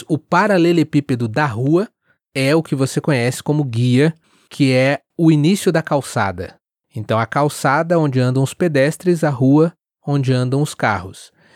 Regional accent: Rio de Janeiro, Brazil; Como você se lembra, eu sou natural do Rio

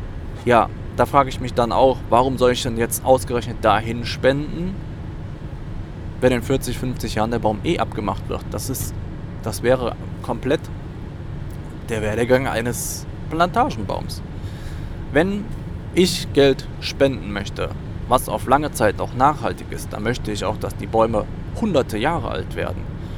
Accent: Eifel, Germany; Normalerweise, bei uns in der Eifel wächst zum Beispiel eigentlich keine Douglasie oder sonst irgendein Nadelbaum

